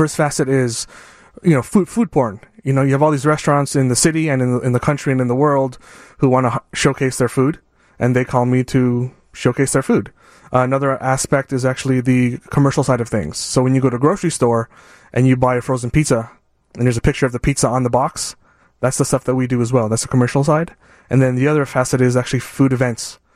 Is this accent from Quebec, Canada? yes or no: yes; Montreal, Quebec, Canada; now in Chicago, United States; Born and raised in Canada. Proud of that.